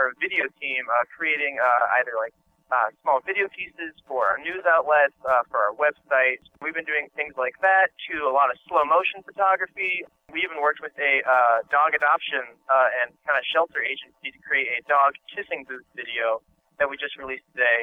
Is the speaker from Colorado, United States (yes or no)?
no; Dayton, Ohio, United States; I'm from Dayton, Ohio, and I'm a videographer for BSU Journalism at the fair.